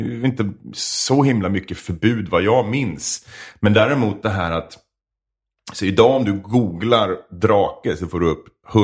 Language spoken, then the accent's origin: Swedish; Edsbyn, Gävleborg County, Sweden; Jag är från Edsbyn i Hälsingland.